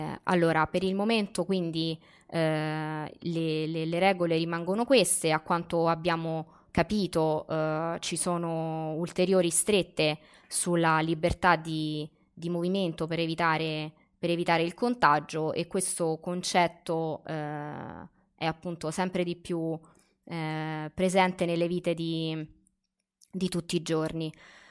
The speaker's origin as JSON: {"language": "Italian", "town": "Rome", "region": "Lazio", "country": "Italy", "said": "parlo per me che sono di Roma"}